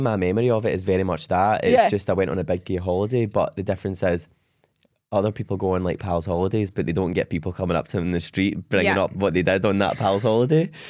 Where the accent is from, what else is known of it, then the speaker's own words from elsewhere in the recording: Coatbridge, Scotland, United Kingdom; like I grew up in Coatbridge, like a really kind of a kind of small town. My parents had always lived there. They were from there. Their parents were from there.